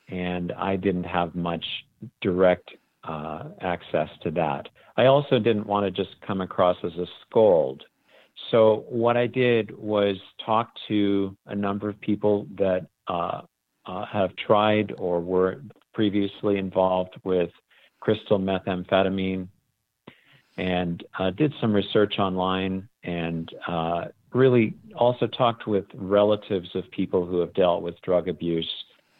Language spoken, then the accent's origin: English; Portland, Oregon, United States; I'm also from the Pacific Northwest and grew up in Portland, Oregon